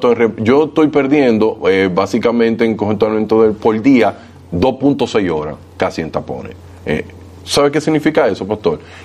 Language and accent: Spanish; Dominican Republic; ¿Qué pasa en mi país, aquí en República Dominicana?